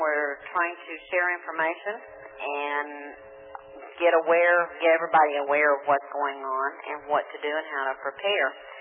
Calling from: Fort Worth, Texas, United States; I'm calling from Fort Worth, Texas.

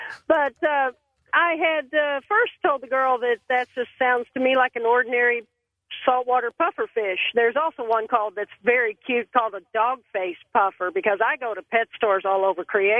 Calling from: Louisville, Kentucky, United States; I'm calling from Kentucky.

